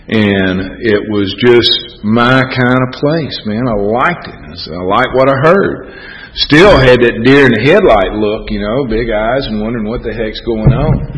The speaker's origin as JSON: {"language": "English", "region": "Texas", "country": "United States", "said": "I know I'm from Texas, and you know, I embellish a little bit, color the truth sometimes maybe"}